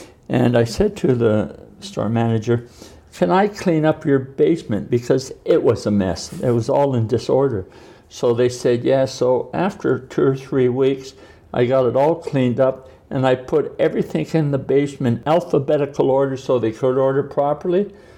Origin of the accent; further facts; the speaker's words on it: Toronto, Ontario, Canada; I was born and raised on Atlas Avenue. And then when I was very young, then we moved to Dynevor Avenue.